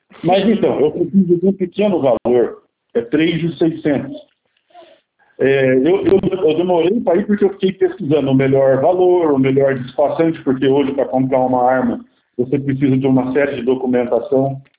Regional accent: Jacarezinho, Paraná, Brazil; eu sou do interior do Paraná, sou de Jacarezinho, né?

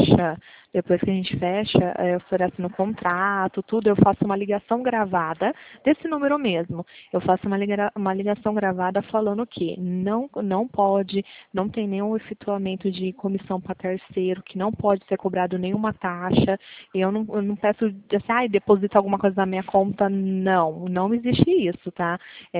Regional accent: Pirassununga, São Paulo, Brazil; Pirassununga, interior de São Paulo.

